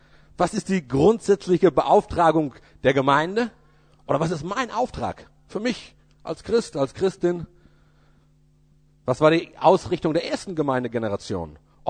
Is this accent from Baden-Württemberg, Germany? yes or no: no; Emden, Lower Saxony, Germany; Und aus der gleichen Stadt komme ich, sprich aus Emden. Das heißt, vor euch steht ein waschechter Ostfriese mit ostfriesischem Blut in den Adern.